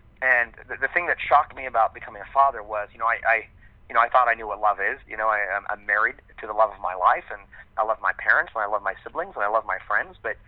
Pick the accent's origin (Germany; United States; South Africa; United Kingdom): United States; California; also born or lived in Virginia; I went to college in Virginia, even though I'm from California.